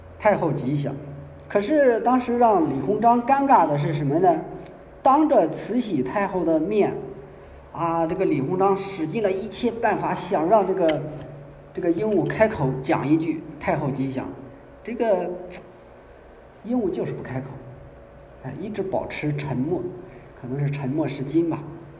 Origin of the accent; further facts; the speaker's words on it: China; 所以我们中国人问当然谁都知道啥意思